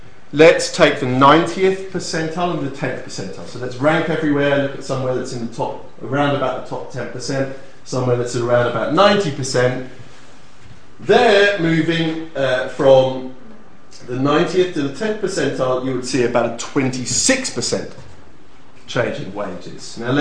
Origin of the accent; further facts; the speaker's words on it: Folkestone, South East England, United Kingdom; I grew up in Folkestone.